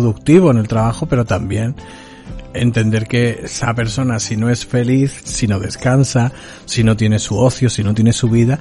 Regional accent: Spain; No se valora que esto es bienestar para los los que somos españoles, ¿no?

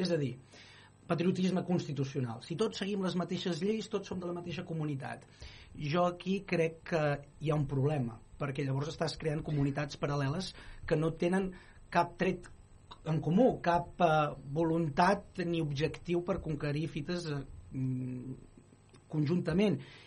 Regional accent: Catalonia, Spain; dels que som catalanoparlants

